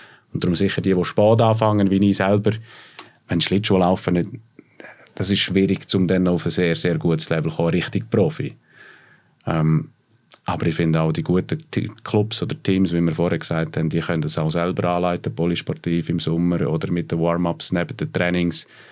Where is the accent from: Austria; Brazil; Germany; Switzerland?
Switzerland; Was wir bei uns in der Schweiz im generell extrem merkt, wir haben extrem viel Einfluss.